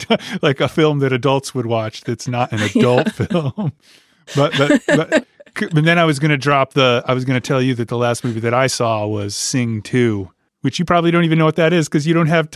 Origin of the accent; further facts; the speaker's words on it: Winsted, Connecticut, United States; I grew up in Winsted, Connecticut